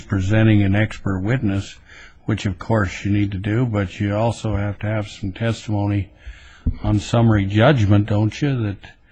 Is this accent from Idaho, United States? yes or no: yes; Idaho, United States; I know Idaho, I'm from Idaho, and we're kind of behind the eight ball